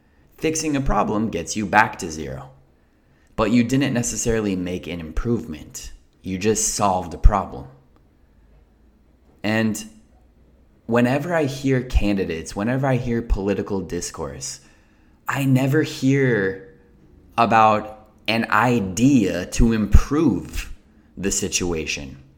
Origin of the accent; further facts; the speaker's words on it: United States; I am American, so I'm referring to the United States.